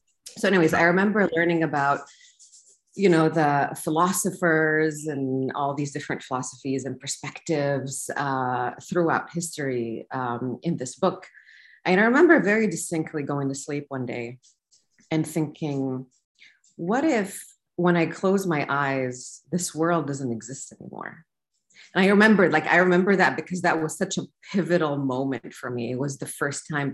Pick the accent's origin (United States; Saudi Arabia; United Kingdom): Saudi Arabia; growing up in Saudi Arabia, I never felt like things made sense.